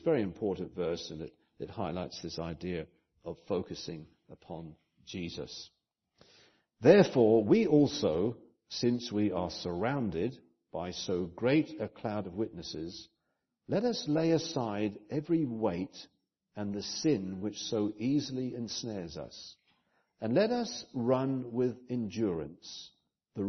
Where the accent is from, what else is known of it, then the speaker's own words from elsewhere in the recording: United Kingdom; We're all from different countries. I'm from Britain.